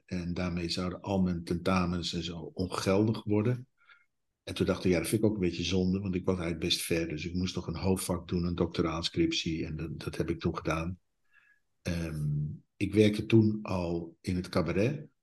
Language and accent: Dutch; Utrecht, Netherlands; now in Germany; Ja, ik kom uit Utrecht. Ik ben een geboren Utrechter.